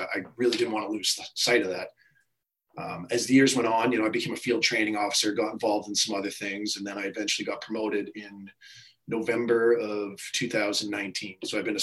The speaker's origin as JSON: {"language": "English", "town": "Yarmouth", "region": "Maine", "country": "United States", "tie": "born or raised there", "said": "Yeah, so I grew up in Yarmouth, went to high school here."}